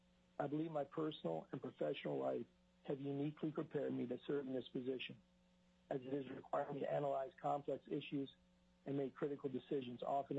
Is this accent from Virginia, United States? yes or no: no; Fairbanks, Alaska, United States; One of the first things he said was how glad he was that I was from Fairbanks, and that the perspective I would bring as a result of being from there would be valuable to the commission.